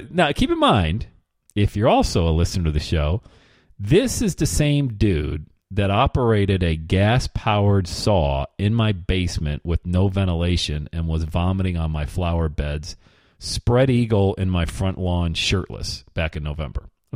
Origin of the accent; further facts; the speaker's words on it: Loveland, Ohio, United States; Shot a video traveling through my hometown here of Loveland, Ohio, going through the world-famous Dunkin' Donuts